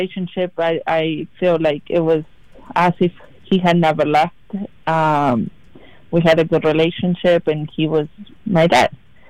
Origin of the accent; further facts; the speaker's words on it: Santiago, Santiago Metropolitan Region, Chile; now in United States; Yeah, so I grew up in Santiago. That's the Chile's capital.